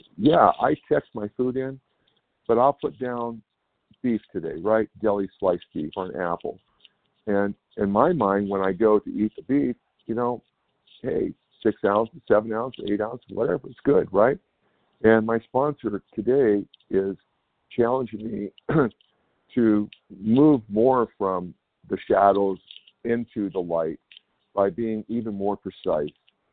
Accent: California, United States; I'm from California.

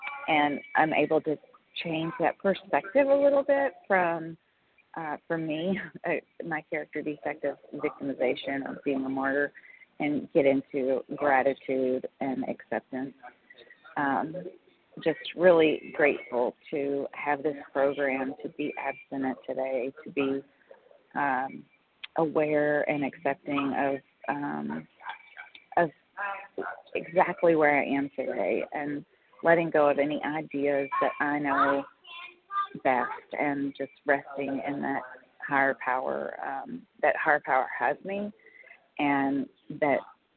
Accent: Kentucky, United States; calling from, I'm from Kentucky. I'm actually in Florida this week.

